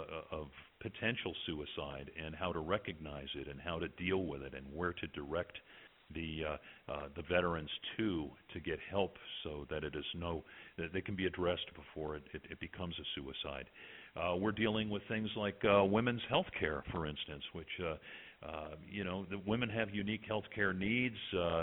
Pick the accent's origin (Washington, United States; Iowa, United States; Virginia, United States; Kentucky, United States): Virginia, United States; My home state of Virginia will tell you that they have combated veterans homelessness